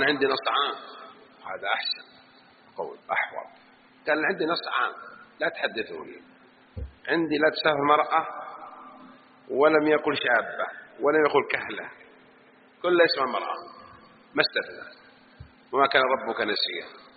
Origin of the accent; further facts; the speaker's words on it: Jeddah, Makkah Province, Saudi Arabia; طيب أنت شوف الآن السيارة اللي يسمونها عندنا بالحجاز بجدة